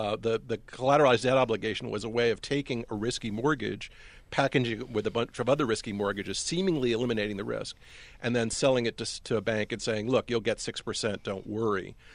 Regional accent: Sanford, Florida, United States; also born or lived in Miami; I am a Floridian, actually. I was raised in Florida, raised in Sanford, and lived in Miami for a while.

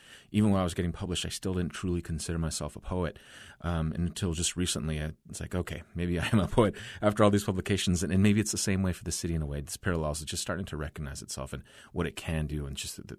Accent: Fresno, California, United States; also born or lived in Los Angeles; it's about LA where I was originally born. And then I'm flipping through, and there's this article in Fresno Poets. This is about 95-ish. And I was just so stunned. I wasn't into poetry, but, like, here is my hometown now, Fresno

